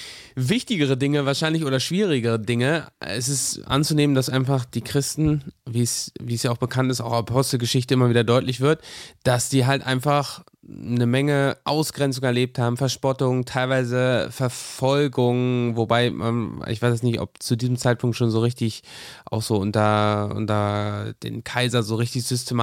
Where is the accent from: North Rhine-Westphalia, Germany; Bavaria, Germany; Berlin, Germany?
Berlin, Germany; Also ich komme aus Berlin, aber ich bin jetzt in einem Dorf.